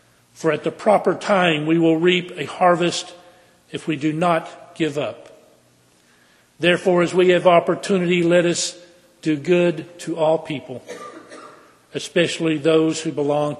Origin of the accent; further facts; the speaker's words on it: Texas, United States; I remember a woman who was in my home church when I was growing up in Texas.